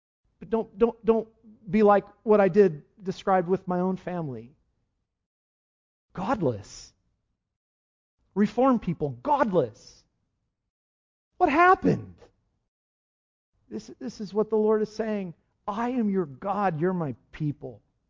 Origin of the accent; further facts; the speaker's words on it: Lemoore, California, United States; something that happened this week in my hometown of Lemoore.